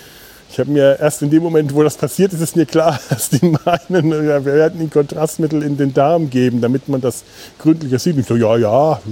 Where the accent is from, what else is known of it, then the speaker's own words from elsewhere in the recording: Bavaria, Germany; wie es bei uns in Franken auch, glaube ich, heißt.